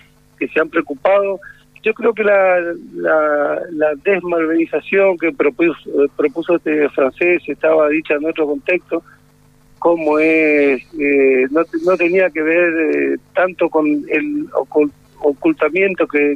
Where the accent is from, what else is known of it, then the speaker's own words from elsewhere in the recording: Corrientes, Argentina; Yo soy de Corrientes y me consta que muchos años después, en la década del 90, recorrí el interior de mi provincia